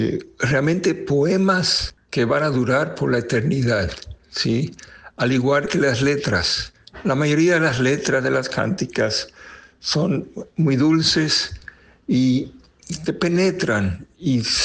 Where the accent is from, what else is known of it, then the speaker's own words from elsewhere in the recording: Cuba; born there; first language Spanish; como nací en Cuba, yo pues hablo español desde niño